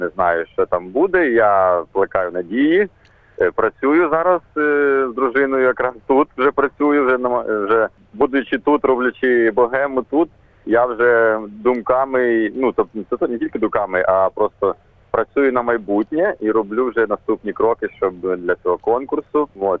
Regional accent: Pavlohrad, Dnipropetrovsk Oblast, Ukraine; born there; Я народився в Павлограді, Дніпропетровської області, досить такому невеличкому місті, Шахтарському.

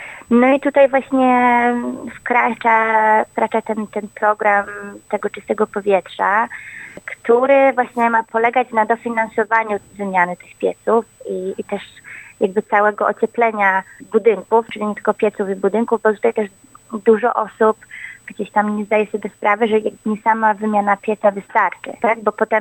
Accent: Kraków, Lesser Poland, Poland; now in Australia; Ja jestem z Krakowa, dokładnie.

